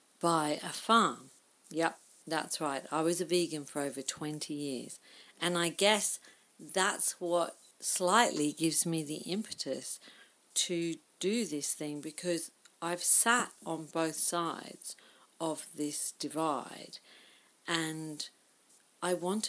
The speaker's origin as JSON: {"language": "English", "region": "England", "country": "United Kingdom", "tie": "born or raised there", "accent": "pommy twang", "moved": "as an adult", "lives_now": "Australia", "said": "You may have noticed a pommy twang in my voice. That's because I am British by birth, Australian by choice. I left England aged 21 in Maggie Thatcher's austerity era and lived and worked in Hong Kong for a year before embarking on the ubiquitous backpacking trip to Australia."}